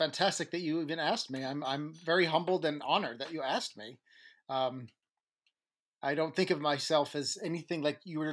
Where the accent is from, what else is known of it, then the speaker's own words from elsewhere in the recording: Chicago, Illinois, United States; I was born and raised in Chicago in the 70s. I'm the first person on my father's side of the family born in the United States.